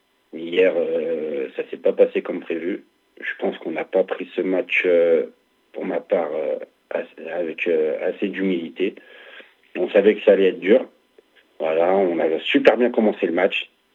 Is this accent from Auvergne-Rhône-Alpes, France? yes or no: yes; Belleville-en-Beaujolais, Auvergne-Rhône-Alpes, France; born there; je suis revenu dans ma région où je suis né vers Belleville en Beaujolais.